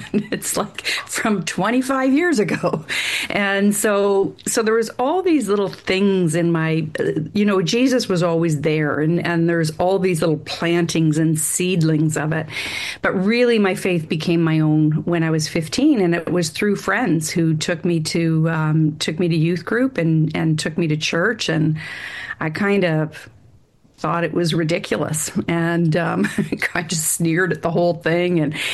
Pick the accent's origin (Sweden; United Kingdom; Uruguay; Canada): Canada; Aylmer, Ontario; I grew up in Aylmer, Ontario, just south of London, Ontario, for those of you who don't know, tomato and tobacco country, and lived there for 12 years. I did not grow up in a Christian home.